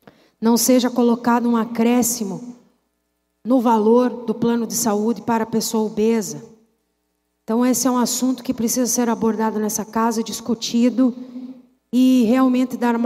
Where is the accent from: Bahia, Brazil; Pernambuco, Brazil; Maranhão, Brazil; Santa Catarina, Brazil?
Santa Catarina, Brazil; Videira; o município de Videira, minha cidade natal, comemora 80 anos.